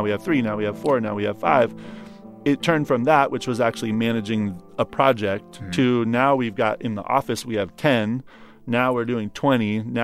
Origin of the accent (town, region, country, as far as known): Oregon, United States